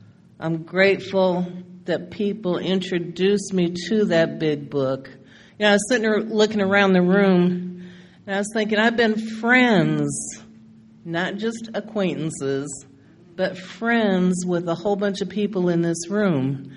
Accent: Seward, Nebraska, United States; now in Kansas City, United States; I'm from Seward, Nebraska, originally, now Kansas City, Missouri, home of the Chiefs.

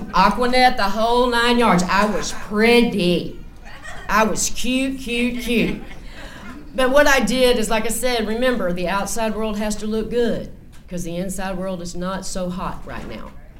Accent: Pflugerville, Texas, United States; also born or lived in San Antonio / Austin; I grew up in North Austin. I was born in San Antonio and moved to Austin. I grew up in a little town outside of Austin called Pflugerville. That's where I went to high school.

